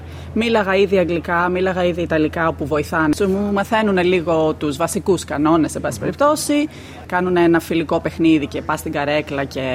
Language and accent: Greek; Chalkida, Central Greece, Greece; Μεγάλωσα στη Χαλκίδα, όταν ήμουνα μικρή έκανα ρυθμική γυμναστική για πολλά χρόνια